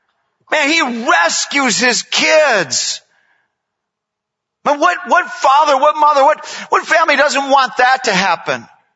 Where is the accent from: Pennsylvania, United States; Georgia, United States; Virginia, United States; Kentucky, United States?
Georgia, United States; Atlanta; Well, hello … from Atlanta.